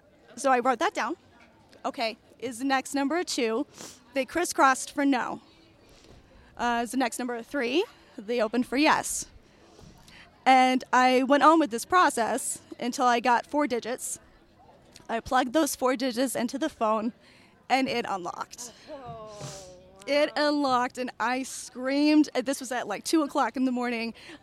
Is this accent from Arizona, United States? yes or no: yes; Phoenix, Arizona, United States; I'm from Phoenix, Arizona.